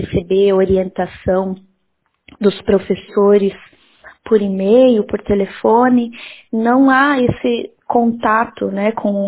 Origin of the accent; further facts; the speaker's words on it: Ibicaré, Santa Catarina, Brazil; moved away as an adult; now in Florence, Italy; eu sou de Ibicaré, no meio oeste de Santa Catarina, né? Eu trabalhei durante anos na UNOEF, aqui em Joaçaba, e fui para Florianópolis cursar o doutorado em educação